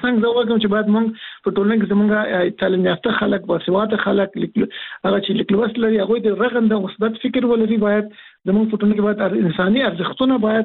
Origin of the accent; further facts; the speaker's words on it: Afghanistan; موږ مسلمانان یو په افغانستان کې په دریمه دایره کې موږ افغانان یو